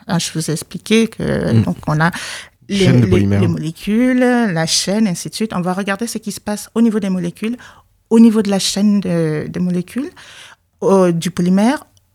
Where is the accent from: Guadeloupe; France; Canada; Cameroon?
Cameroon; moved away; Mais je venais du Cameroun et je connaissais pas bien le milieu.